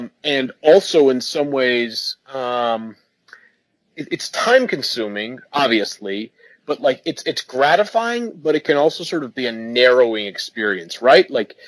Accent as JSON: {"language": "English", "town": "Boston", "region": "Massachusetts", "country": "United States", "said": "I'm from the Greater Boston area"}